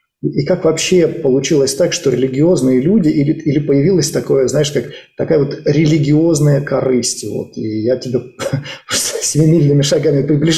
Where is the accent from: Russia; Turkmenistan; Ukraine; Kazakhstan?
Ukraine; Krasnyi Luch, Luhansk Oblast; Недавно был в моем родном городе Красный Луч